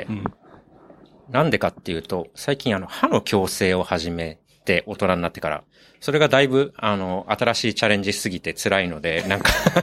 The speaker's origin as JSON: {"language": "Japanese", "region": "Chiba", "country": "Japan", "said": "僕は千葉県出身なので、テレビで見るようなヤンキーが本当にいたんですよ。"}